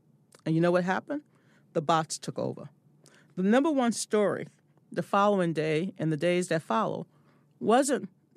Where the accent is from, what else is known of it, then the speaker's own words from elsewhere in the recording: the South, United States; And remember, I'm from the South